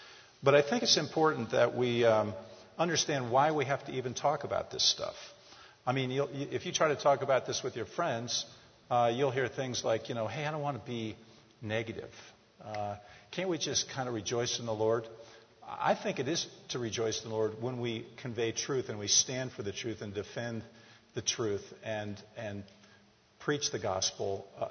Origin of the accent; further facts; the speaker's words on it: Connecticut, United States; I came from a very liberal church on the East Coast. I'm from Connecticut.